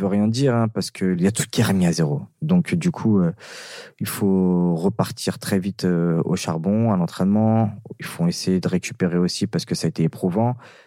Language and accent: French; France; le fait d'être à Paris et de me battre pour mon pays, chez moi, à Bercy